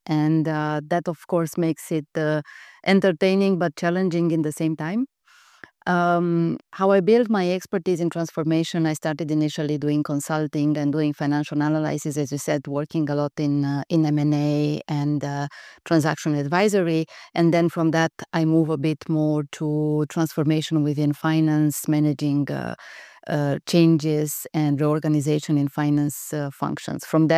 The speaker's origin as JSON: {"language": "English", "country": "Romania", "second_language": "English", "moved": "yes", "lives_now": "Switzerland", "said": "I'm coming from Romania. Now Switzerland is home."}